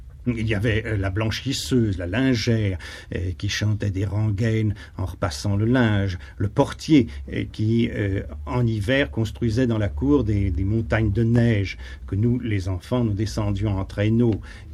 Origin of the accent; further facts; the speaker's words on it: Moscow, Russia; Je suis né à Moscou le 1er novembre 1911, dans une grande maison, dans un grand hôtel particulier, qui se trouvait au coin des rues Skatertny et Medvyazhe